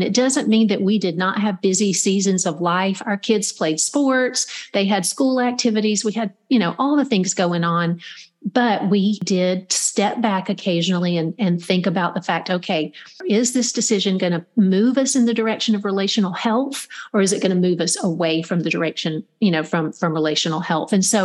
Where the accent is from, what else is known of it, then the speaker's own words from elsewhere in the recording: Georgia, United States; I grew up in Middle Georgia and my grandfather was a farmer